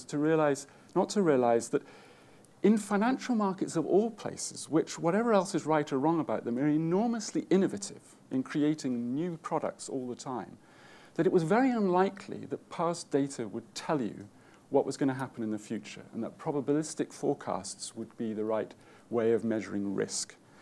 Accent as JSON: {"language": "English", "country": "United Kingdom", "said": "Yes, I mean, as a British person, of course, I have to start by saying"}